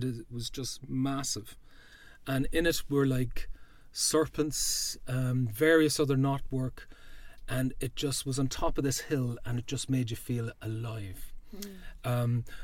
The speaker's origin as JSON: {"language": "English", "country": "Ireland", "tie": "born or raised there", "said": "So all these stories are ingrained in a lot of people as you're growing up in Ireland."}